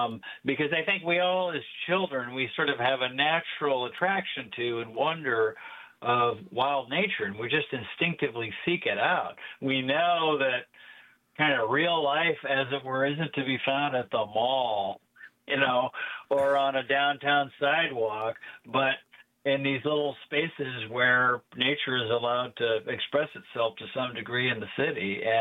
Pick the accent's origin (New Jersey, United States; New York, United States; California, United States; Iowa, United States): Iowa, United States; Des Moines; I grew up in Des Moines, and it was like that up along the Raccoon River where there wasn't a lot of flood control.